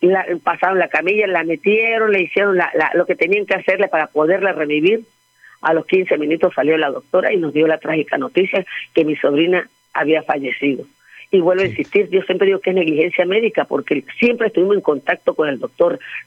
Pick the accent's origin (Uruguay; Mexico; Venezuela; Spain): Venezuela; yo vengo de Venezuela, vine a acompañar a mi sobrina